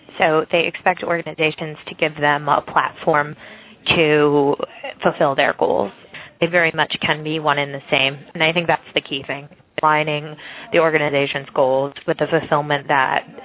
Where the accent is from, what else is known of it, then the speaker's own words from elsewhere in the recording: Massachusetts, United States; moved away as an adult; also born or lived in Hong Kong; I grew up in the U.S. So I grew up on the East Coast in Massachusetts, and then I went to Yale University undergraduate. And pretty much right after that, I moved to Hong Kong